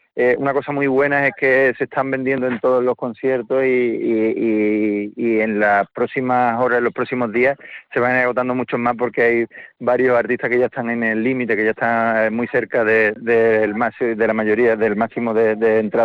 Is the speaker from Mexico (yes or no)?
no; Seville, Andalusia, Spain; creo que aquí en Sevilla, por como sevillano que soy y conociendo la idiosincrasia, creo que va a gustar mucho